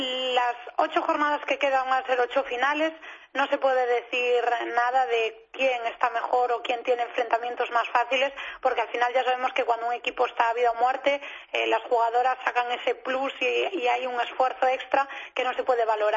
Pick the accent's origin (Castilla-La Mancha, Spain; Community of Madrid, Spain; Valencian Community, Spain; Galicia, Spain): Galicia, Spain; Pero yo soy gallega, ya sabéis, de pura cepa.